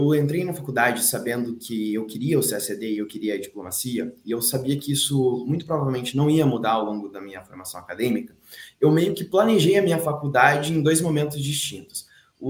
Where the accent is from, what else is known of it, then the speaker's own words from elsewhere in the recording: Curitiba, Paraná, Brazil; eu sou curitibano, tenho 26 anos, sou formado em Direito pela Federal do Paraná